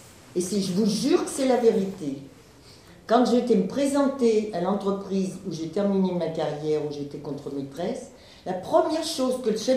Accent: Lyon, Auvergne-Rhône-Alpes, France; Oui, je suis Lyonnaise, oui.

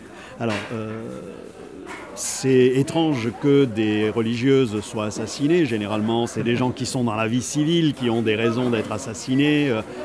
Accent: France; born there; Je suis d'origine espagnole, effectivement. Je suis français, je suis né en France.

